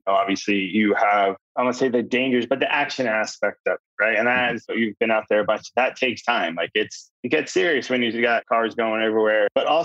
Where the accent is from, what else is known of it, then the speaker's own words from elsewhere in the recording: New Jersey, United States; You know, I'm from New Jersey.